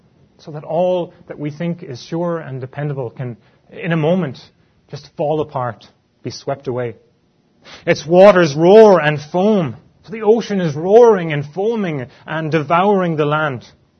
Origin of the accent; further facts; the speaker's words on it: Cork, County Cork, Ireland; There was a castle not only 20 minutes drive from where I grew up back in Cork.